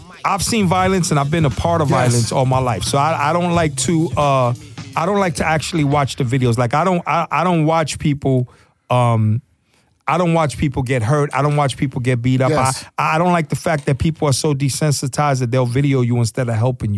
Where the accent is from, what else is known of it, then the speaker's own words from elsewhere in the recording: New York, United States; Here's what I learned growing up in New York.